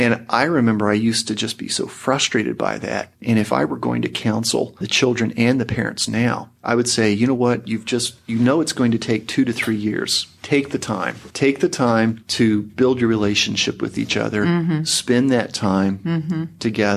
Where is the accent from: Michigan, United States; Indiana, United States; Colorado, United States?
Indiana, United States; I am from Indiana, just across the state line.